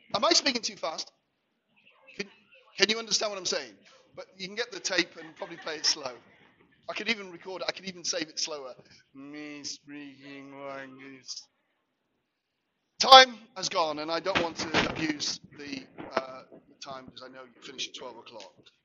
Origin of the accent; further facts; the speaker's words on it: Wales, United Kingdom; an ordinary Welshman. I'm Welsh.